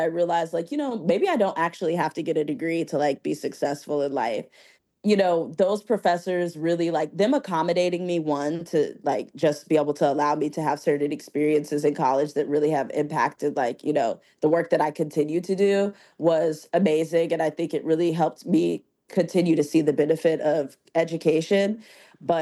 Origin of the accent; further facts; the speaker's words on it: Nashville, Tennessee, United States; also born or lived in Louisville; so I'm from Nashville, Tennessee. A lot of people don't know that I'm from the South. I was born in Louisville, Kentucky originally. So I've spent most of my youth in the South.